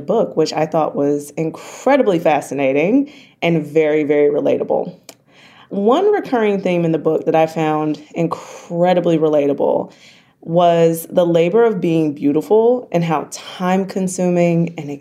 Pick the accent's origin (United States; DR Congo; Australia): United States; the South; We're Black and from the South, so you know.